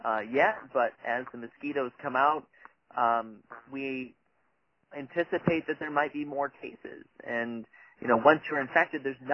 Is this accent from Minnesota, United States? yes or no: yes; Minnesota, United States; And I'm originally from the Midwest, and I can tell you, in Minnesota, those summers, I would get eaten alive too.